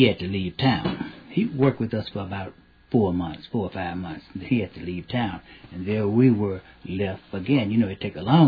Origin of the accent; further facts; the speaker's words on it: Pine Bluff, Arkansas, United States; now in Chicago, United States; No, I'm from Arkansas, Pine Bluff, Arkansas.